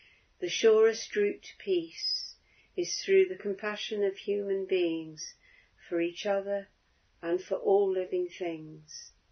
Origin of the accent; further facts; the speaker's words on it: Northampton, East Midlands, United Kingdom; My hometown of Northampton has two war memorials